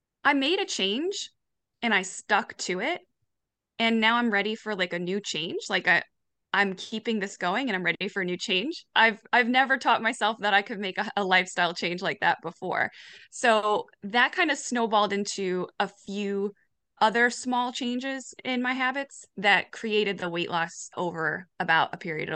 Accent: New York, United States; I'm from New York.

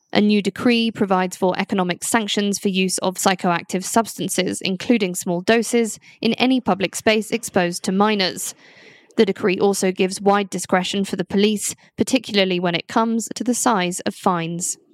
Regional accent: Wandsworth, London, United Kingdom; I grew up in Wandsworth, London

